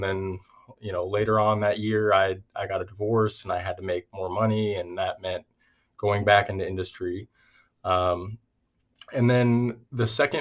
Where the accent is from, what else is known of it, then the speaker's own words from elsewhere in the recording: Everett, Washington, United States; So I grew up in Everett, Washington, and you that are listening might know, Everett, Washington is home of one of the biggest Boeing plants